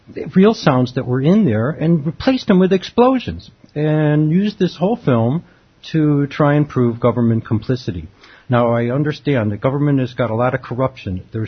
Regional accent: New York, United States; I was from New York.

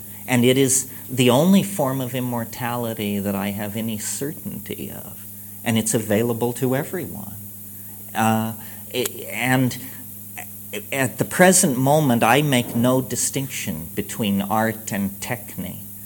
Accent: Ireland; I'm Irish. It's a weird thing to be. It's a haunted, twisted people as a people.

